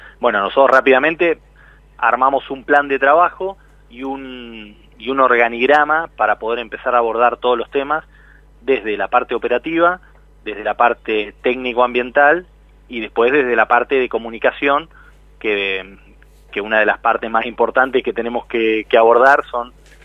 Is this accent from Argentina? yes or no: yes; Neuquén, Argentina; yo nací en Neuquén, y justo frente al lugar donde vivía había un terreno baldío muy grande